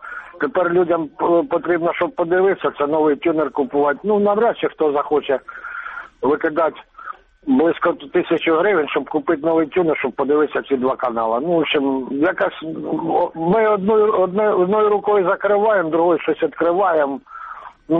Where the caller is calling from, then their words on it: Luhansk Oblast, Ukraine; Добрый вечер, Луганщина.